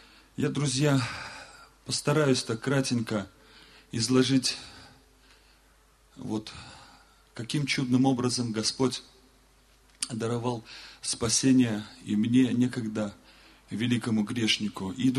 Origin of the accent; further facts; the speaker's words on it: Azerbaijan; now in Belarus; сам живу я в Белоруссии, но сам я родом из Азербайджана. И национальность моя наполовину. Я наполовину азербайджанец, наполовину белорус.